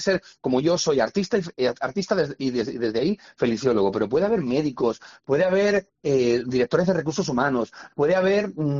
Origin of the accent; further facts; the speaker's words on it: Málaga, Andalusia, Spain; now in Madrid, Spain; a presentarlo en Málaga, que es mi tierra